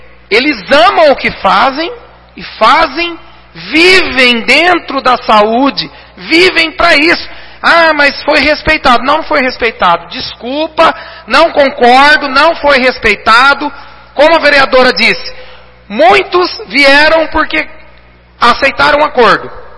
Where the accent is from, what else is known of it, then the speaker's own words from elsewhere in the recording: Garça, São Paulo, Brazil; born there; Nasci em Garça, espero morrer em Garça.